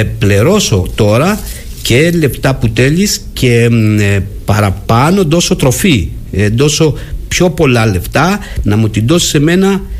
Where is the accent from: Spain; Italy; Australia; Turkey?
Spain; Murcia, Region of Murcia; Greek is a second language; now in Agios Nikolaos, Greece; εγώ είμαι από Μούρθια, Ισπάνια. Ισπάνα.